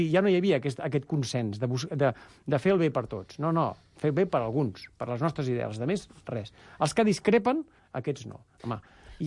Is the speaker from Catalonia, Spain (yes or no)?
yes; Catalonia, Spain; jo soc català, no?